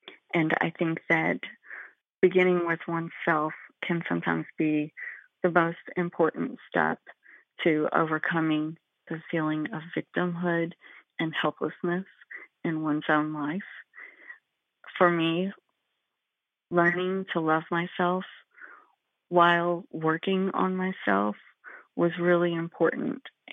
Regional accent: Kentucky, United States; accent: Eastern Kentucky; Yeah, I think still it's something that comes up when I'm around my birth family.

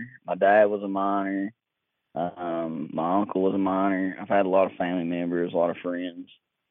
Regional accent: West Virginia, United States; also born or lived in Mount Sterling, Kentucky; About when I was about three, we ended up moving down to Boone County, West Virginia, and that's where I grew up.

